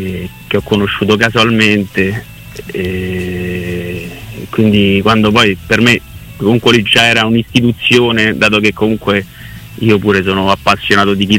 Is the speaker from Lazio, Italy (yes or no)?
yes; Rome, Lazio, Italy; io sono originario, diciamo, i miei genitori, io sono nato e cresciuto a Roma. Però i miei genitori sono di Gradoli, che sta sul lago di Bolsena.